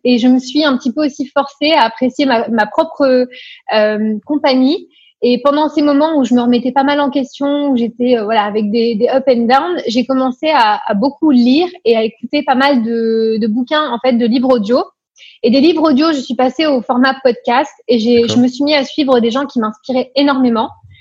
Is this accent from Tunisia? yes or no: no; Paris, Île-de-France, France; also born or lived in Nancy; je viens de Paris à la base.